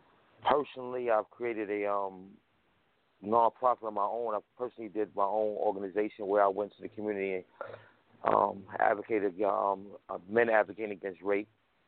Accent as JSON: {"language": "English", "town": "Harlem", "region": "New York", "country": "United States", "tie": "born or raised there", "said": "I'm born and raised in Harlem, New York."}